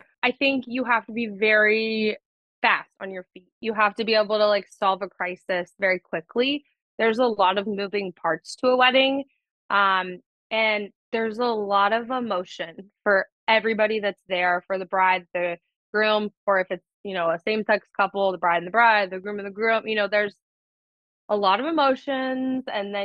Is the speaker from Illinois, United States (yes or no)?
no; Oregon, United States; because I'm not from Savannah, I'm not from the South, like I'm from Oregon